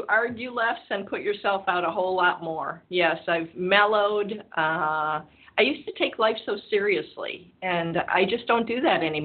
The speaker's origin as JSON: {"language": "English", "region": "Michigan", "country": "United States", "said": "Yeah. So, well, I'm originally from Michigan."}